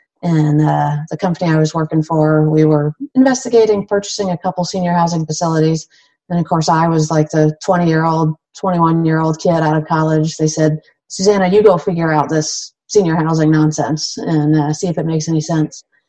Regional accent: East Coast, United States; moved away as an adult; now in Tucson, United States; And I grew up on the East Coast. And so I, took this job to move to Tucson, Arizona.

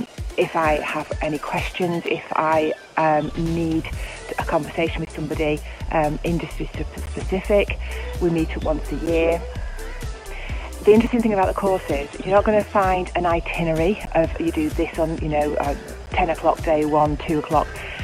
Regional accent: Isle of Man; I'm from the Isle of Man, and in 2015 I took the challenge of rural leadership.

